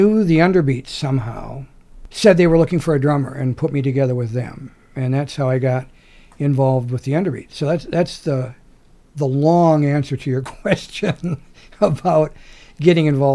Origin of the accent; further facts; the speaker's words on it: Minneapolis, Minnesota, United States; born there; I was born in January of 1944 in Minneapolis.